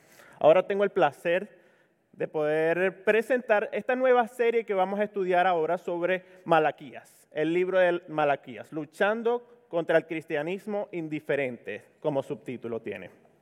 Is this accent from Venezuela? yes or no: yes; Venezuela; moved away; Soy de Venezuela y tengo alrededor de unos 5, ya casi 6 años acá.